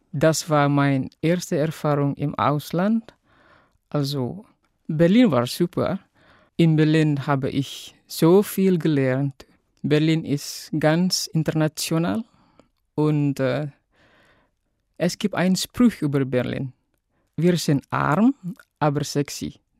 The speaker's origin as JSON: {"language": "German", "region": "East Nusa Tenggara", "country": "Indonesia", "second_language": "German", "said": "aus Indonesien. Ich komme ursprünglich aus Flores. Das ist eine Insel."}